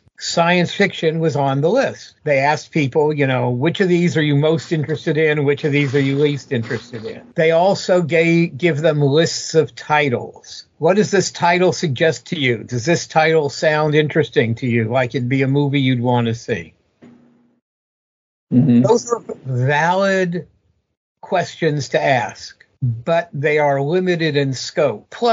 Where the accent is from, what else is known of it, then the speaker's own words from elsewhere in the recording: Los Angeles, California, United States; You know, I grew up in Los Angeles, but my family wasn't in the entertainment industry.